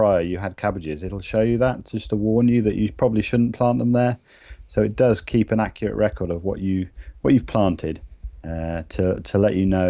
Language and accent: English; Totnes, South West England, United Kingdom; I grew up in Devon, right on the south coast, in a place called Totnes, which is near Torquay